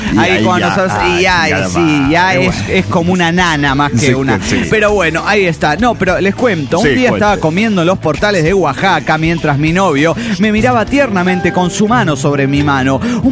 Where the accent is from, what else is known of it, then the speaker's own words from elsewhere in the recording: Cochabamba, Bolivia; de Cochabamba, Bolivia.